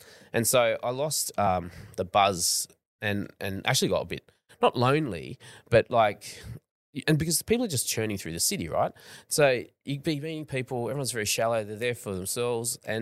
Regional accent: Australia; he goes, oh, where are you from? I'm from Australia.

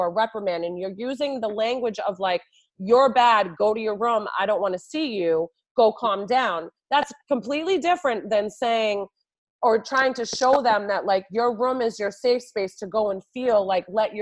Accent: New York, United States; now in Boston, United States; I hail from New York and I was in New York for so many years and working in the early childhood. And I feel like New York is just in a totally different space. Like Boston is just not as progressive.

